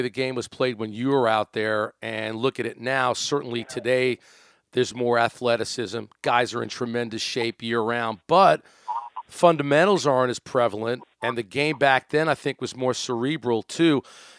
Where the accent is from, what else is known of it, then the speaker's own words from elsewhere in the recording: Brooklyn, New York, United States; Rick, I grew up in Brooklyn. I spent plenty of time going to Nets games when they played out on Long Island in the Nassau Coliseum, also at the old Comac Arena.